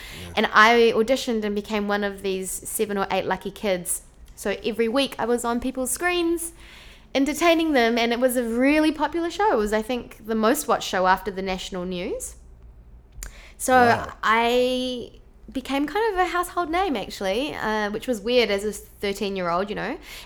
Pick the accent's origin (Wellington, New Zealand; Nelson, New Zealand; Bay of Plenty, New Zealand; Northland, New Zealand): Wellington, New Zealand; They're from my hometown. I used to pay $5 on a Tuesday night to watch them play at the local bar called Indigo.